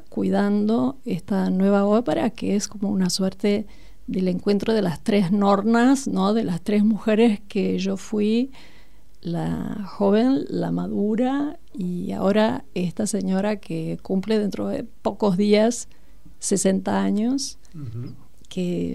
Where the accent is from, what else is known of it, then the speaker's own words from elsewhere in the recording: Brazil; Spanish is a second language; now in Argentina; No sé si acá en la Argentina existió, porque dado que soy de Brasil, hay cosas que son afines y otras no tanto.